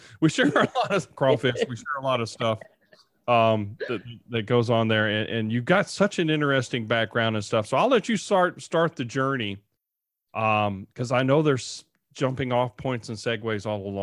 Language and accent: English; Texas, United States; I grew up in East Texas, and she grew up in Lafayette, Louisiana, or is from that area.